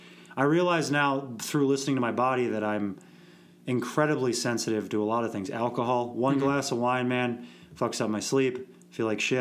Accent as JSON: {"language": "English", "region": "Minnesota", "country": "United States", "said": "I'm from Minnesota where there's wicked blizzards and snowstorms and brutal winters."}